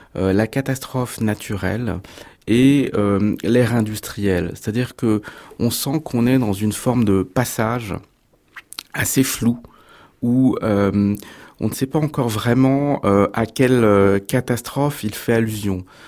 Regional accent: Grand Est, France; c'est une région dans laquelle j'ai grandi en Alsace

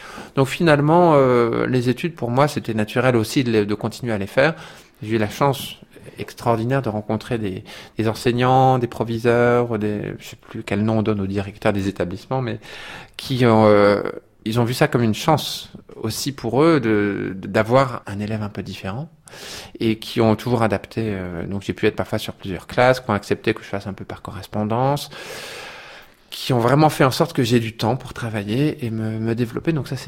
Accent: Colombes, Île-de-France, France; born there

